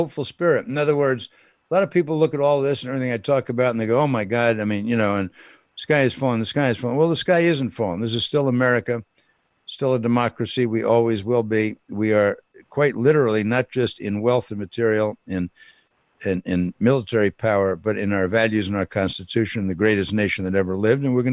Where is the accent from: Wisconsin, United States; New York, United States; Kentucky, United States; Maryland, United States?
Wisconsin, United States; Milwaukee; I'm from Milwaukee, for Pete's sake, and I'm near the north side.